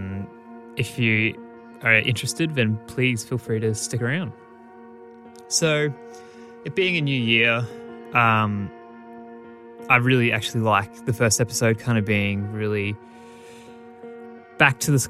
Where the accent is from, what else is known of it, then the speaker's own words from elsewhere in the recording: Australia; as an Australian